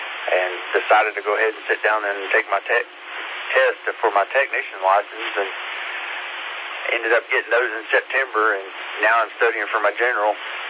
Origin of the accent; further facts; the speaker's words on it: Brevard, North Carolina, United States; I was born and raised right here in Brevard, so I'm up and down the mountains around through here all my life.